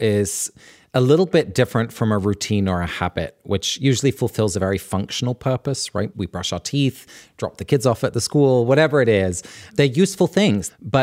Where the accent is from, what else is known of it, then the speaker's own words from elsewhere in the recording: England, United Kingdom; So growing up in England in this rural part of the country, on May Day, the 1st of May, I would get up at dawn like the rest of the village